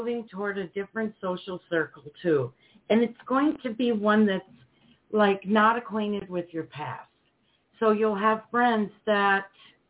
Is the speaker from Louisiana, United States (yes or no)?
no; Duluth, Minnesota, United States; now in Virginia Beach, United States; We're from Duluth, Minnesota ourselves, and we know winter.